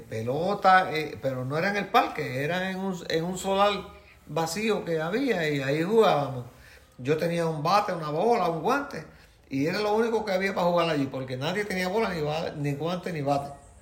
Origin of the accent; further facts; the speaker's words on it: San Sebastián, Puerto Rico; also born or lived in Lares; Bueno, yo vivo en San Sebastián, siempre he vivido aquí, aunque nací en Lares, pero mi papá me trajeron para San Sebastián cuando tenía aproximadamente 2 años de edad y nos quedamos en San Sebastián, aquí todavía estamos.